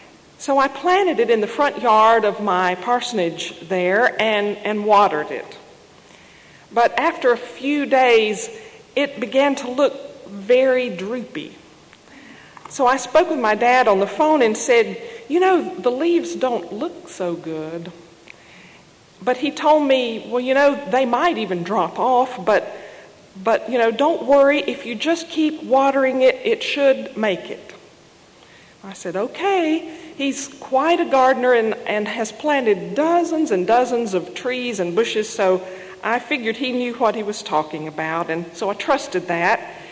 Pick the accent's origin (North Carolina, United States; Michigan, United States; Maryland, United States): North Carolina, United States; I'm from North Carolina. My call to ministry came in midlife.